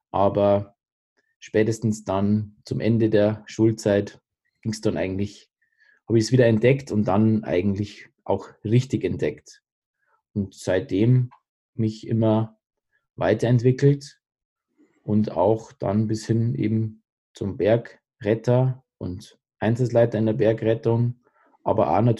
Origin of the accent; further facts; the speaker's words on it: Bavaria, Germany; Ich bin im Allgäu aufgewachsen. Meine Eltern haben sind mit mir ins Allgäu verpflanzt.